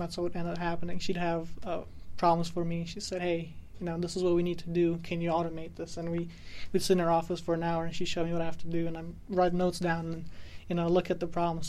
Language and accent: English; Hagerstown, Maryland, United States; I'm from Shepherd University. My major is computer science. I'm from Hagerstown.